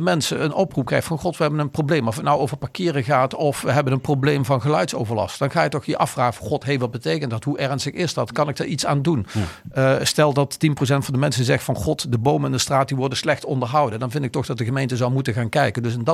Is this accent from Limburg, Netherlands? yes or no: yes; Maastricht, Limburg, Netherlands; ik kom uit Maastricht en de wijk waar ik geboren ben, die toch een heel eind van het stadscentrum af ligt